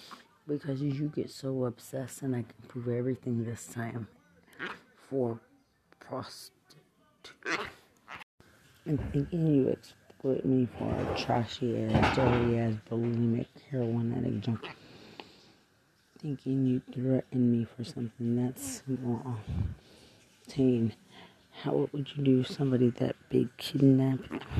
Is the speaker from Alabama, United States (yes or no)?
no; Lubbock, Texas, United States; And when he talks to someone like me, and I'm from Lubbock